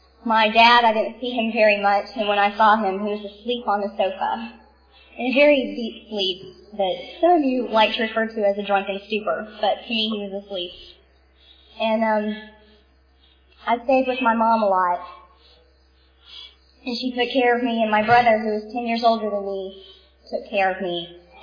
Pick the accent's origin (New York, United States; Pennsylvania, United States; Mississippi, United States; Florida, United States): Florida, United States; born there; I was born in Florida to Rita and Don, very proud parents who didn't know what they were getting themselves into when they had me.